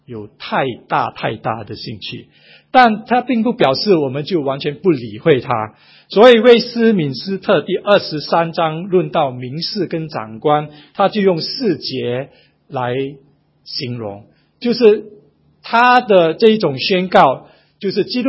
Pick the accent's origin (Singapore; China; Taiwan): Singapore; 所以我们新加坡人在这一次大选里面就看见证了到这一点